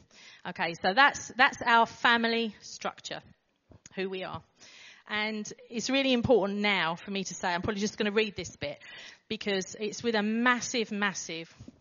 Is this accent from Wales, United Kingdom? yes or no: no; Billericay, East of England, United Kingdom; We grew up in Billericay.